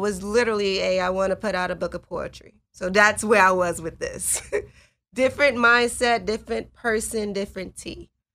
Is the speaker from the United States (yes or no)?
yes; Chicago, Illinois, United States; I know growing up in Chicago, I didn't even learn how to swim until I got to boot camp.